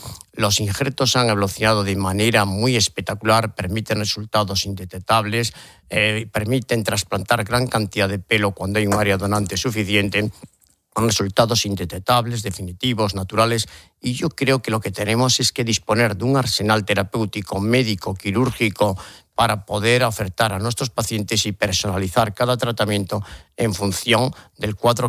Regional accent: Spain; En este país, como país europeo, país caucásico, estamos dentro de esa raza y probablemente en España, pues a lo mejor nuestra vida tan ajetreada y nuestro buen vivir

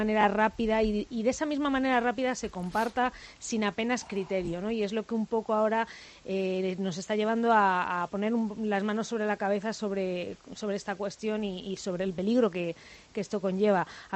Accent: Spain; somos periodistas españoles

